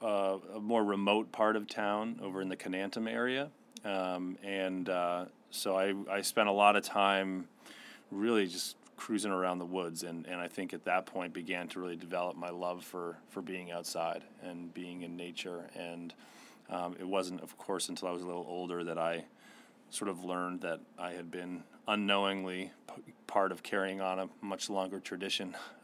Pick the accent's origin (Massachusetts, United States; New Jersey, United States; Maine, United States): Massachusetts, United States; Concord; also born or lived in Boston; So I really spent my early years growing up here in Concord.